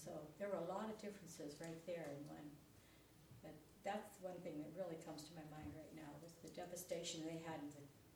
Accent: Washington, United States; I was raised in Washington and had never lived in another state.

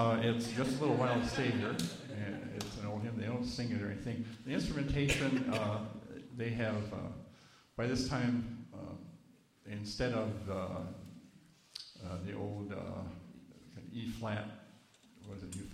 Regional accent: Minnesota, United States; I'm a Scandinavian from Minnesota, so everything was the opposite of anything I'd ever seen before.

